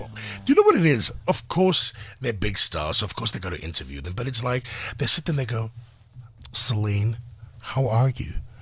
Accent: South Africa; In South Africa, we're not a melting pot. We are Khoza, we are Zulu, we are Greek, we're Italian, we are Irish.

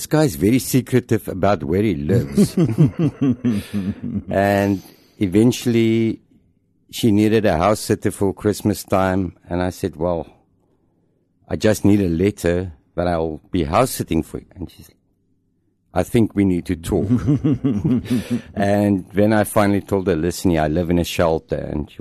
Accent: Springs, Gauteng, South Africa; I was born in 1968 in Springs. And growing up in South Africa, like it was, didn't gel with me.

